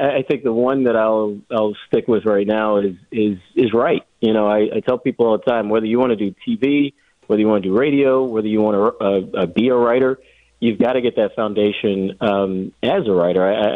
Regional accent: Atlanta, Georgia, United States; I'm from Georgia originally, and actually from Atlanta, so covering Georgia Tech, I was basically home.

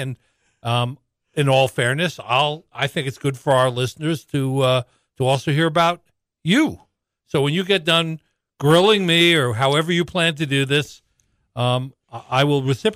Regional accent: New York City, New York, United States; So I was born and first grew up in a housing project in New York City.

